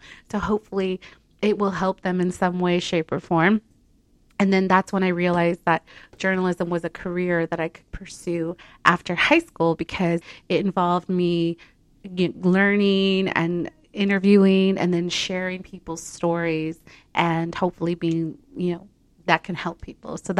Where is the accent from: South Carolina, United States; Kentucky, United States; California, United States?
California, United States; I am originally from Orange County. My okay. parents came in the '80s with the low immigration wave, and my brother and I were born here.